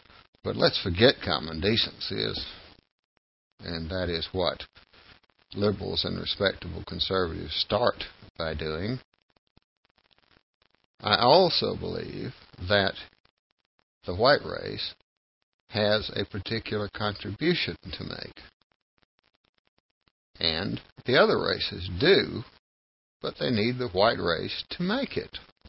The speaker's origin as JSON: {"language": "English", "region": "South Carolina", "country": "United States", "tie": "born or raised there", "said": "And then I was raised down in South Carolina."}